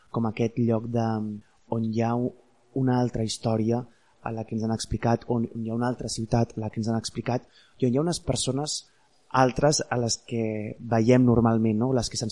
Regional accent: Barcelona, Catalonia, Spain; A la vegada com d'una melanconia a què estem condemnats gairebé com a barcelonins, no?

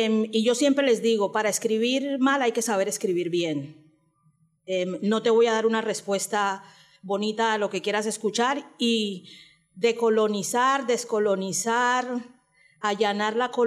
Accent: San Andrés, Providencia and Santa Catalina, Colombia; soy afrocaribeña, raizal, de San Andrés, Providencia y Santa Catalina.

